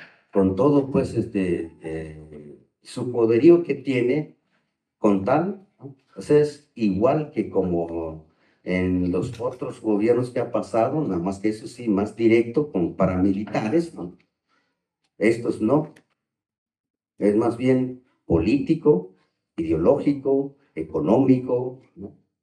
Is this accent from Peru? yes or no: no; Mexico; Pero somos lo mismo, somos pueblo de México.